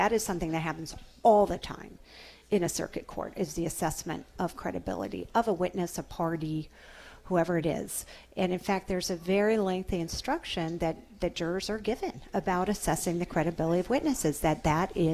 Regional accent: West Coast, United States; I've lived in a lot of places. I grew up on the West Coast, went to school on the East Coast, but been here most of my adult life.

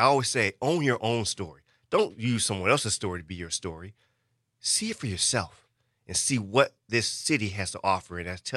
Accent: Milwaukee, Wisconsin, United States; I haven't had all the best of experiences growing up in Milwaukee

